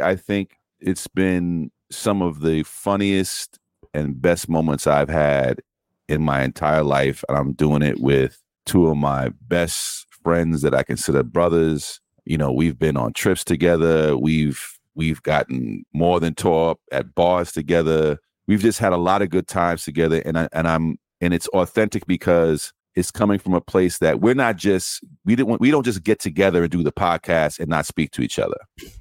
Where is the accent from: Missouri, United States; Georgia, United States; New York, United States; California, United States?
New York, United States; Queens; We're all from New York. Elle's from Brooklyn. You know, we're from Queens originally.